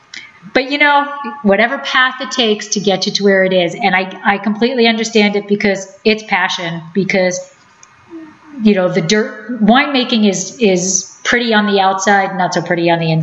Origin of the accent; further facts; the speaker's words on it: New Jersey, United States; So we are originally from New Jersey.